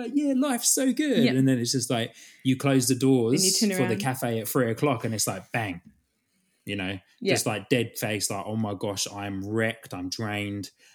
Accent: United Kingdom; now in New Zealand; I'm not originally from New Zealand. But yeah, so... Really? Yeah, I know, right? How crazy. Yeah, so originally from the UK

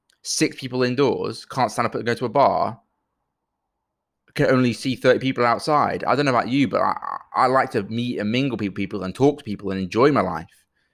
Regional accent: United Kingdom; And I feel like as the British public, we've really done well of kind of just continuing and cracking on with this.

